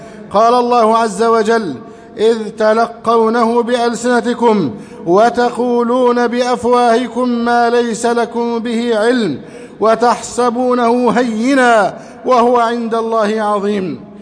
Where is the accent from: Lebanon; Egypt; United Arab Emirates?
Egypt